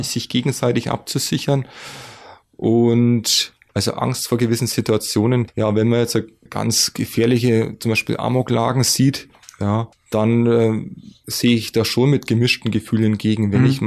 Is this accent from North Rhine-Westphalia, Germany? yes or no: no; Bavaria, Germany; Also meine Heimat, ich bin aufgewachsen im Frankenwald. Hm. Und es ist ja eine ganz typische Region für Oberfranken.